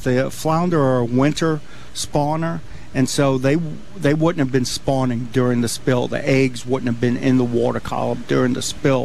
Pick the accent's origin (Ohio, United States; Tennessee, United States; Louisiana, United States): Louisiana, United States; And I grew up in Louisiana where there's, you know, trout everywhere.